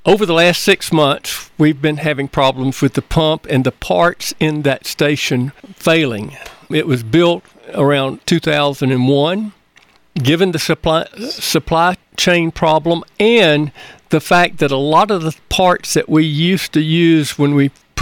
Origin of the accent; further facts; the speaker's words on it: Georgia, United States; So growing up in South Georgia, maybe I had kind of an advantage of coping with that high humidity